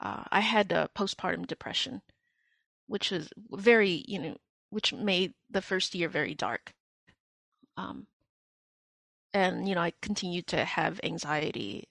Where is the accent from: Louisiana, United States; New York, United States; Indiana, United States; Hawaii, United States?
New York, United States; New York City; But for me, it's like I am an urban Khmer. I am Khmer from New York City. That is something I will take to my grave and be extremely proud of.